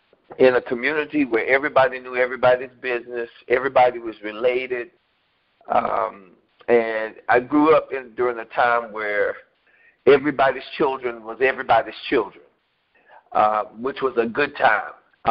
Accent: Erwin, North Carolina, United States; Actually, I'm from Irwin, which is right down the street from Bun Level, in a little community called Riverside.

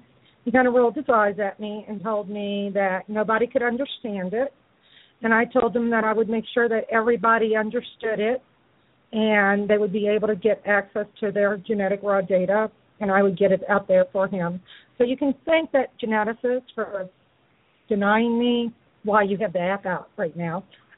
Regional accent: New Orleans, Louisiana, United States; And I went to a geneticist in my hometown, New Orleans

